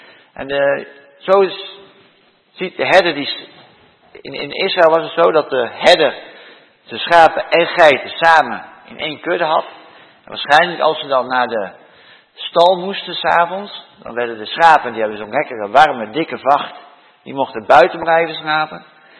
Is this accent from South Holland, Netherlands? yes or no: yes; Rotterdam, South Holland, Netherlands; In Rotterdam, waar ik vandaan kom, heb je ook een kinderboerderij.